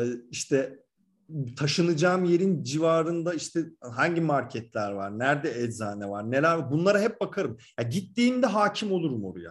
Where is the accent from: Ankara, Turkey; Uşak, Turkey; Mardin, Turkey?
Ankara, Turkey; ben bir Ankaralı olarak bir kere bile binmedim hiçbirine.